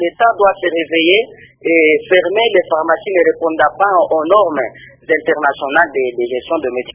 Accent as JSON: {"language": "French", "region": "Katanga", "country": "DR Congo", "said": "ici chez nous au Katanga, je prends l'exemple de la ville d'Ikasi où moi je suis en train de vivre."}